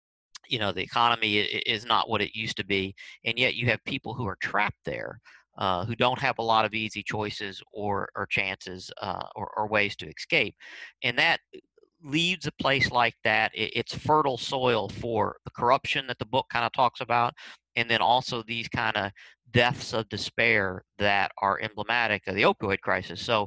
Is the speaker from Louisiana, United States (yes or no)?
no; Kentucky, United States; I'm originally from Kentucky.